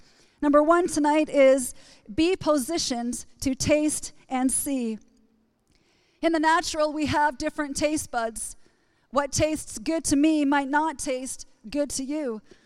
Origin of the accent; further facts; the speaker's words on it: East Coast, United States; I'm from the East Coast where pickled beets are on the table almost three meals a day.